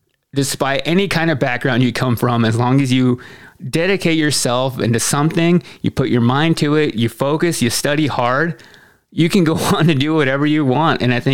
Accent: Waxahachie, Texas, United States; now in Nashville, United States; Like on the day I was driving, leaving Texas to come to Nashville, I made a stop in my hometown Waxahachie to go to her wake.

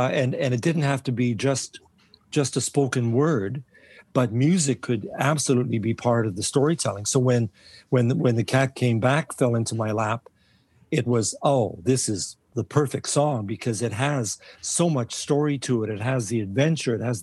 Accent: Winnipeg, Manitoba, Canada; I was born and raised in Winnipeg, so so I knew the weather.

